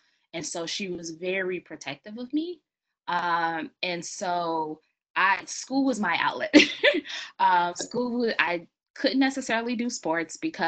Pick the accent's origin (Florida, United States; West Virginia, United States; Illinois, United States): Illinois, United States; Chicago; So growing up in Chicago, we lived in a pretty rough neighborhood, but it was pretty nice, meaning that everybody in my family lived in the same building.